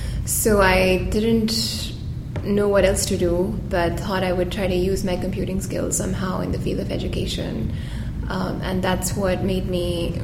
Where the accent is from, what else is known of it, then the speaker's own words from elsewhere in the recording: New Delhi, Delhi, India; I grew up in New Delhi. That's where I was born and brought up. That is also where I still call home.